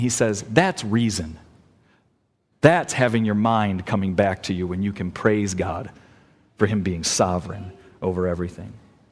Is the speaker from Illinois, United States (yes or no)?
yes; Illinois, United States; now in Michigan, United States; I grew up in Illinois, and in Illinois they have much better storms than here in Michigan.